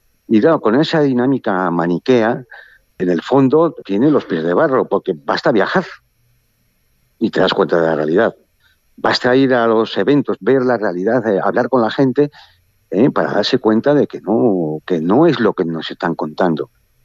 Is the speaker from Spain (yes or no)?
yes; Spain; que es lo que más nos duele como españoles